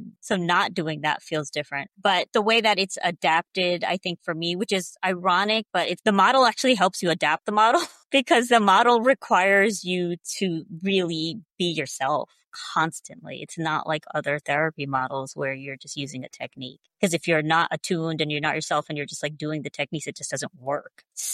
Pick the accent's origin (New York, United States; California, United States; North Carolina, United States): New York, United States; now in Alabama, United States; I'm in Alabama, but like, I grew up in New York. So I really like did not grow up in white spaces.